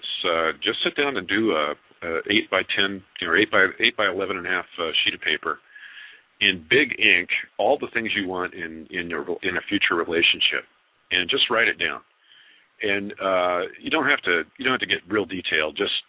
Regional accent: El Paso, Texas, United States; born there; I was born in El Paso, Texas at William F. Beaumont Army General Hospital at Fort Bliss.

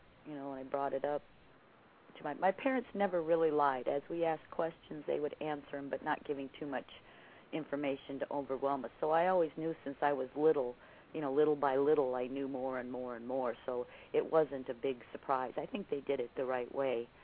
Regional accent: California, United States; born there; I was born in George Air Force Base in California.

